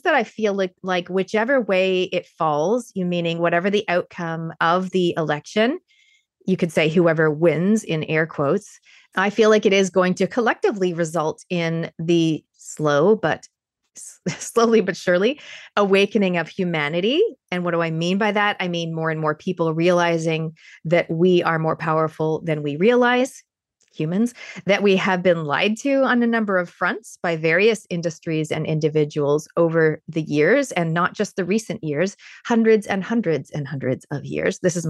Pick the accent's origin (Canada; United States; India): Canada; accent: Canadian Kiwi; also born or lived in New Zealand; You can tell from my accent that I'm a Canadian Kiwi, a Kiniwi, I sometimes say.